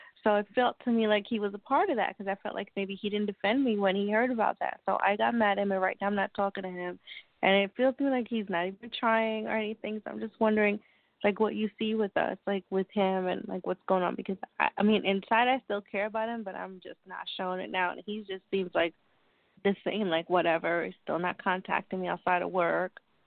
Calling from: Long Island, New York, United States; Oh, I'm calling from Long Island, New York, from New York and Long Island.

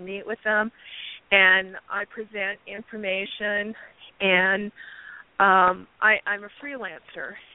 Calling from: Tucson, Arizona, United States; I'm calling from Tucson.

